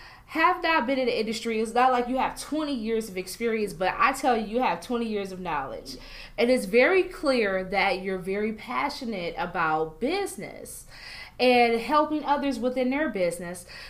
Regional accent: Detroit, Michigan, United States; I remember growing up in Southwest Detroit

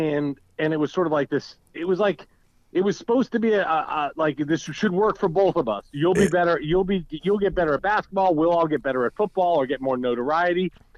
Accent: Syracuse, New York, United States; I'm from Syracuse.

